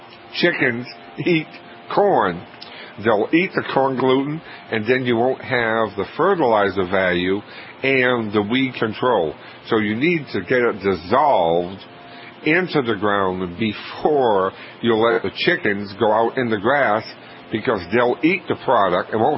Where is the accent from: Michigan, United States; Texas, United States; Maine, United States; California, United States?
Maine, United States; Kennebunk; Mary, from beautiful Kennebunk, Maine, my hometown, good morning.